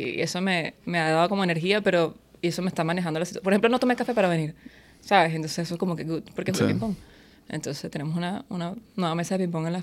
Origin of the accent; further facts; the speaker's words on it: Caracas, Capital District, Venezuela; De Caracas.